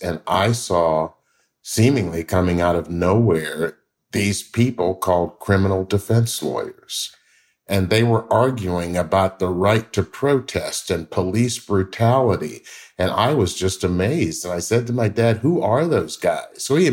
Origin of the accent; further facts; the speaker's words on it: Memphis, Tennessee, United States; I grew up in Memphis, Tennessee. I was born in 1956.